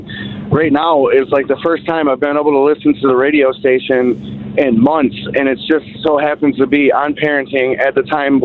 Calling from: Ithaca, Michigan, United States; I am calling from Ithaca, Michigan.

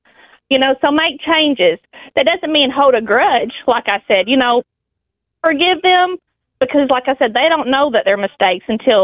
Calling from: Pocahontas, Arkansas, United States; I'm calling from Pocahontas, Arkansas.

